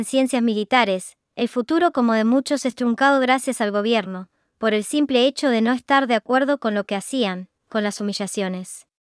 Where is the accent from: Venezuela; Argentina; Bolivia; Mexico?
Venezuela; Como venezolano y como exintegrante de las Fuerzas Armadas de mi país, tengo que decirlo.